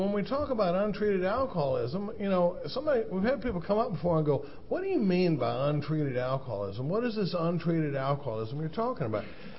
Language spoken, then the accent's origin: English; Austin, Texas, United States; We come from Austin, Texas, and I'm not seeing a lot of burnt orange around here